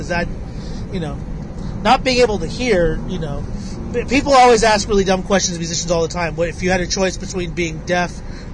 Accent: Houston, Texas, United States; Anyway, sorry to offend people in Texarkana, but I'm from Houston.

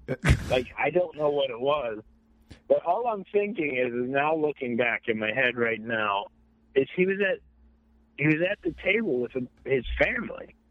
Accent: Ohio, United States; I'm not from Afghanistan, I'm from Ohio

